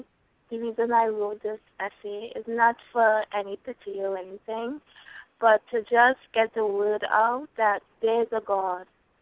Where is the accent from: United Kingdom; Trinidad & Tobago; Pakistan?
Trinidad & Tobago; now in United States; I'm from Trinidad. And I've been living in America from ever since I came up and never went back.